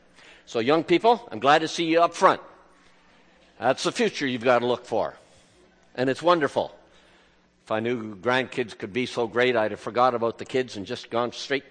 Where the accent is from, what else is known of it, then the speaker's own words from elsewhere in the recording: Lethbridge, Alberta, Canada; we're from Lethbridge, Alberta, where the cowboys still ride horses and stuff like that.